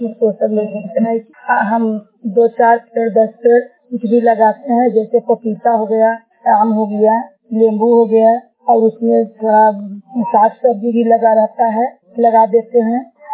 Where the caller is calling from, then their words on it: Sandora, India; मेरा गांव … ग्राम संदोरा, मैं पंचायत से बोल रही हूँ।